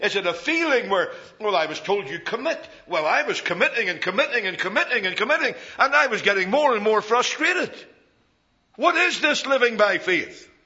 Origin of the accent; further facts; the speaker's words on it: Northern Ireland, United Kingdom; as a young Christian growing up in Northern Ireland